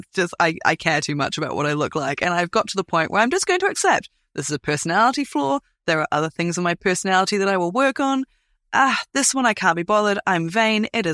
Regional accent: New Zealand; I as a New Zealander

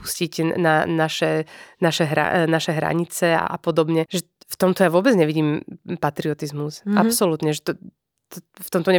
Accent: Prešov, Prešov Region, Slovakia; Ja sa vnímam ako patriot, ako lokal patriot napríklad, ako Prešovčanka

